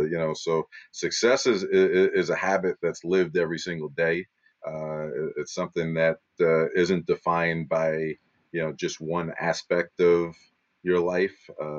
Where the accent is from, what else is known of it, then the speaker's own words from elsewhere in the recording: Oceanside, New York, United States; I am near my hometown in Long Island, New York. I live in Garden City now, grew up in Oceanside